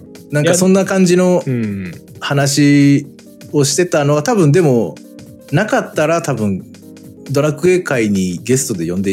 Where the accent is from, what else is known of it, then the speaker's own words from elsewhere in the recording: Kyushu, Japan; その東京の仕事からこう逃げるように地元の九州に帰ってですね。